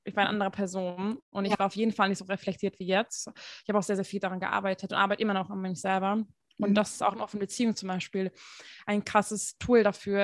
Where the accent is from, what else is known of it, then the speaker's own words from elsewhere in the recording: Hungary; German is a second language; Ich komme aus Ungarn, wo es schon sehr viel konservativer ist, muss man schon sagen.